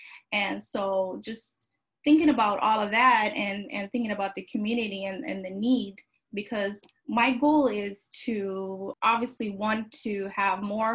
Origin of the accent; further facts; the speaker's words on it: Somalia; because growing up in Somalia, everything was just prepared and fresh.